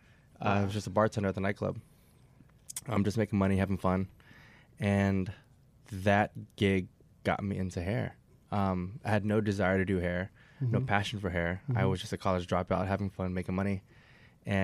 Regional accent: Wheaton, Maryland, United States; I'm born and raised here, actually, in Wheaton, Maryland.

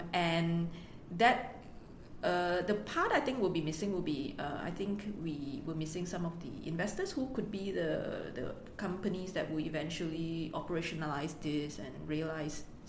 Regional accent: Malaysia; So I think we're from Malaysia

